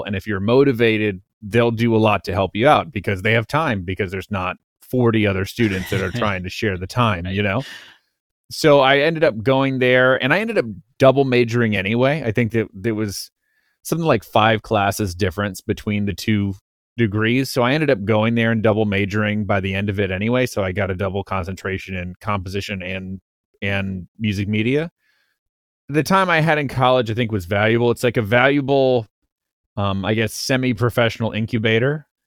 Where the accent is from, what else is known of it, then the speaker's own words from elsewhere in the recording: Lafayette, Louisiana, United States; The college I went to, which is in my hometown, which is the University of Louisiana at Lafayette